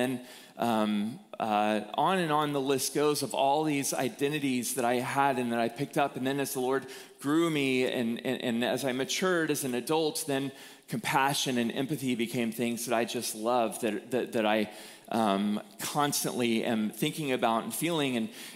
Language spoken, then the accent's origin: English; Austin, Texas, United States; So for those of you who don't know me, I grew up in Austin, Texas.